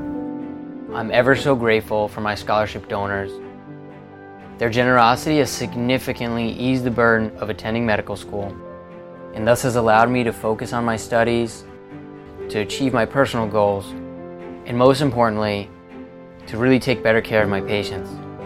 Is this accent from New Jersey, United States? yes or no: yes; Fair Lawn, New Jersey, United States; I grew up in Fairlawn, New Jersey, just outside of New York City. I'm the oldest of three siblings